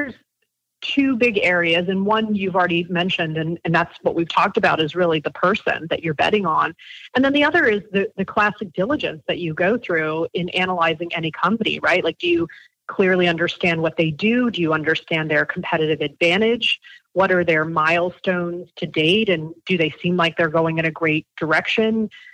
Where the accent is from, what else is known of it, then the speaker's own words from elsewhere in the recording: South Carolina, United States; I grew up in South Carolina. And I don't know how many people know that, but I grew up kind of in smaller towns outside of the two recognizable cities, Columbia and Charleston.